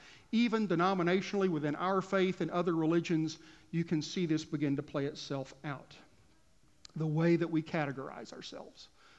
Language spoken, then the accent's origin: English; Texas, United States; Growing up in Southwest Texas, back in the 80s, this was so true of the little town I grew up in.